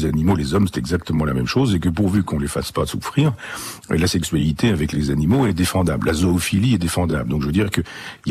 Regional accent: Chambois, Normandy, France; born there; Moi, dans mon village natal à Chambois, 500 habitants, les véganes, il y en a pas.

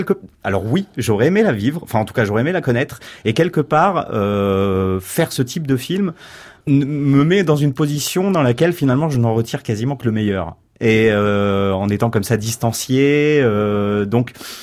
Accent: France; je suis français aussi

